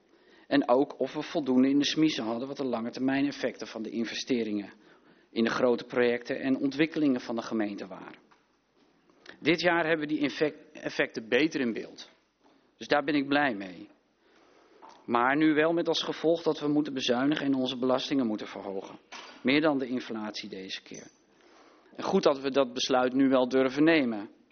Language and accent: Dutch; North Holland, Netherlands; now in Hilversum, Netherlands; ik ben wel een geboren en getogen Noord-Hollander.